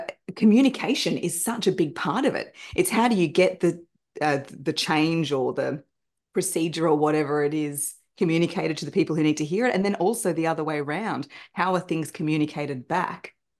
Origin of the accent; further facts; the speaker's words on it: Wollongong, New South Wales, Australia; And I grew up in Wollongong.